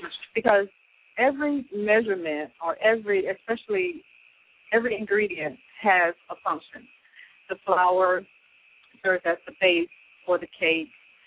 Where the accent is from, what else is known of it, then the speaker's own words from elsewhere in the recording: Georgia, United States; I'm from Georgia, and there's nothing like a good pound cake.